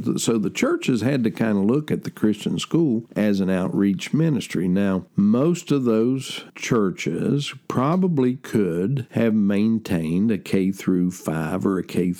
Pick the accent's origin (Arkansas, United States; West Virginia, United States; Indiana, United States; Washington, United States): West Virginia, United States; Huntington; Now, in the 1970s, in my hometown, or the hometown surrounding area of Huntington, West Virginia